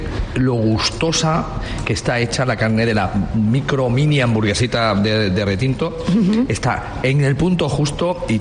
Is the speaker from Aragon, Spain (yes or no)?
no; Extremadura, Spain; Pues evidentemente una tostada, pues soy un extremeño de café con tostada